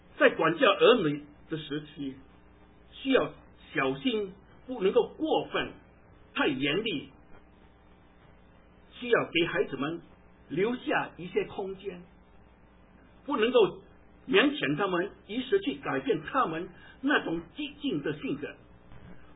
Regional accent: China; 特别我们中国人，或者在说从大陆来的

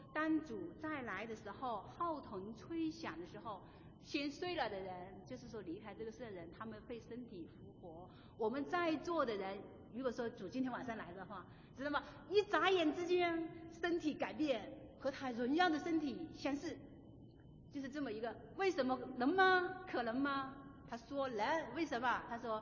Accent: China

